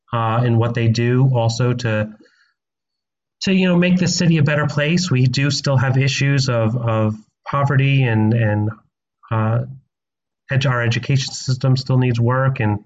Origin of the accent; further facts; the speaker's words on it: New York, United States; moved away as an adult; now in Washington D.C., United States; I'm from New York originally, but I've been in D.C. for 17 years.